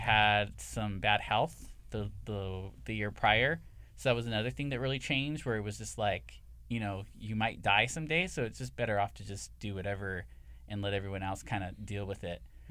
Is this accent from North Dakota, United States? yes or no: no; California, United States; I'm from San Gabriel Valley, so I went to a tattoo convention over there at Pomona Fairplex, walked around.